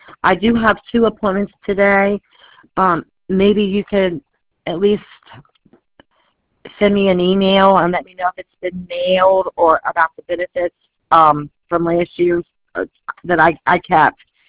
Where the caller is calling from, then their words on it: Delaware, United States; I'm calling you from Delaware.